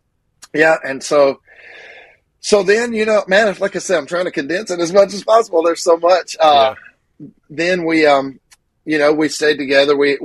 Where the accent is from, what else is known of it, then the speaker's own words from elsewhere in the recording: Grenada, Mississippi, United States; born there; And so I was born in Grenada, Mississippi.